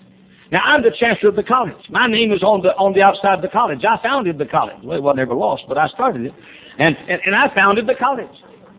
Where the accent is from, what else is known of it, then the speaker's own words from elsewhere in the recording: the South, United States; I'm sorry, I'm a Southerner.